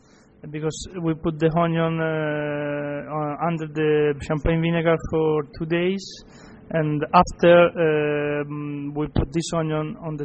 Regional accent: Marche, Italy; English is a second language; moved away as an adult; now in Rome, Italy; I come from Marche, is east coast in the middle of Italy, so in the Adriatic Sea. So we're talking about east part of Italy, and coming from a small village like the Stefano

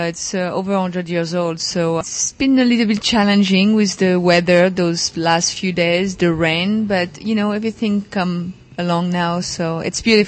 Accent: France; English is a second language; I grew up in France

